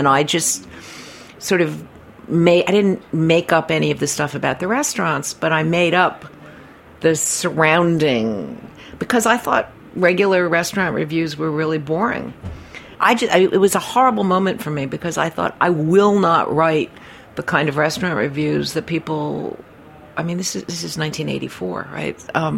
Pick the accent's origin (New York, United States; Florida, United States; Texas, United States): New York, United States; You know, and I'm a New Yorker.